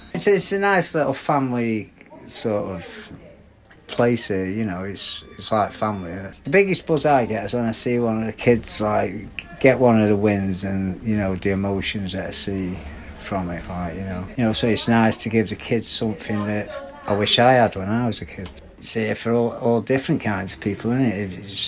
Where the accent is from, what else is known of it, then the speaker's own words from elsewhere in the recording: Macclesfield, North West England, United Kingdom; born there; I come back to Macclesfield. I was born in Macclesfield, but I've lived in a few different areas, you know. And I come back to Macclesfield about 18 years ago.